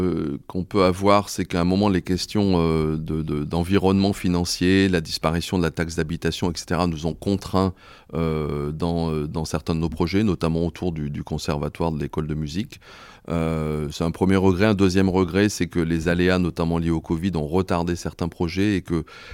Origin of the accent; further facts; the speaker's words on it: Cournon, Auvergne-Rhône-Alpes, France; je suis maire de Cournon depuis 2020. J'habite dans cette ville depuis 1970. J'y ai fait ma scolarité, j'y ai enseigné.